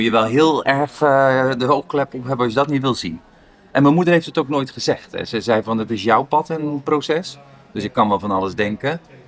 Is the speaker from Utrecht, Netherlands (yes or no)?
no; Zwijndrecht, South Holland, Netherlands; also born or lived in Dordrecht; Uit Zwijndrecht, daar ben ik geboren, maar familie ook in Dordrecht. Dus Zwijndrecht en Dordrecht, dat zijn de plekken waar ik ben opgegroeid.